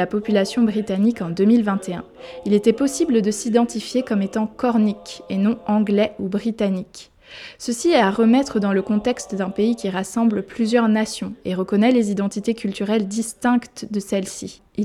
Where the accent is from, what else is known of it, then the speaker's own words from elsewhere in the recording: Brittany, France; now in United Kingdom; Moi, je suis née dans le Finistère, d'un père bigoudin et d'une mère mayonnaise. Je dis galette et pas crêpe. Je ne parle pas breton, sauf pour dire madoué béniguette. Je connais quelques pas de danse bretonne et je suis bretonne. Je vis en Cornouaille-Britannique.